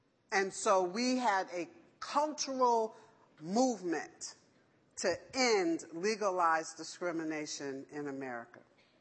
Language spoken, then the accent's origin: English; Connecticut, United States; I was born and raised in Connecticut